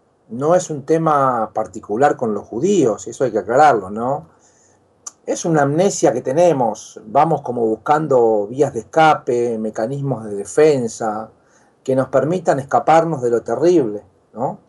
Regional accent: Argentina; Son preguntas que creo que como sociedad argentina

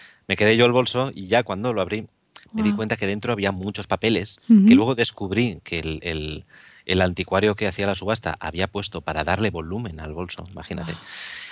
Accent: Valencia, Valencian Community, Spain; que yo soy de Valencia

